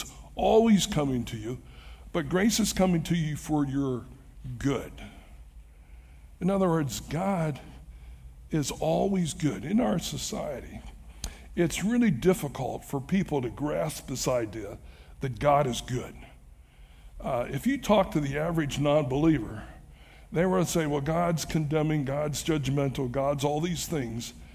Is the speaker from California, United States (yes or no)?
yes; San Diego, California, United States; Well, I was from San Diego. They sent me to San Francisco.